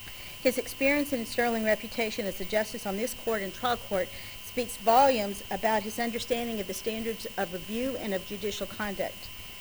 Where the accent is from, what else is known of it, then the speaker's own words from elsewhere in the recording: Texas, United States; accent: West Texas; and I may be butchering that with my West Texas accent.